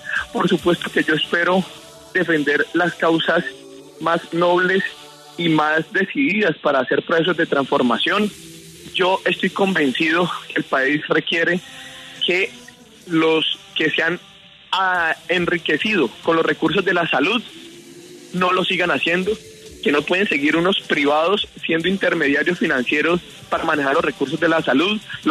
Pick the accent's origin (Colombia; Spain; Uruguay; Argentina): Colombia; Cali, Valle del Cauca; tanto el señor Garcés del Centro Democrático como yo somos de Cali